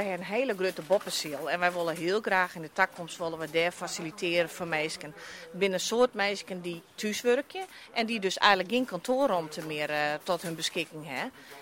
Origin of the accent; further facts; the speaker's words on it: Haas, Netherlands; born there; Wij komen uit Haas. En mijn man die komt uit de polder. En ik ben zelf geboren in Haas.